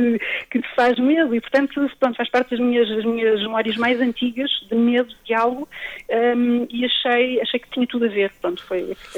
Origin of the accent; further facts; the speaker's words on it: Portugal; hoje já digo sem problema nenhum, sou portuguesa de origem cabo-verdiana